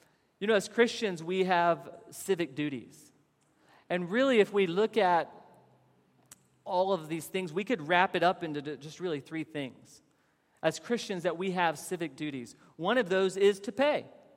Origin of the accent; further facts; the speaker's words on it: South Carolina, United States; We're from South Carolina, and so there was a shooting that took place there.